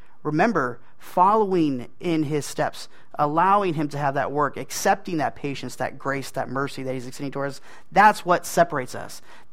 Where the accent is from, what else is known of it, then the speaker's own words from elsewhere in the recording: Oregon, United States; I grew up in Coos County, Oregon. Tiny, there's nothing down there. It's a logging community, pretty much the entire county.